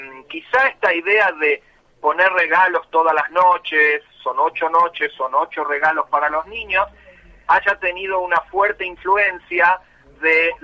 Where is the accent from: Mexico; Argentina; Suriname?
Argentina; moved away; desde donde yo recuerdo, por ejemplo, de mi infancia en la Argentina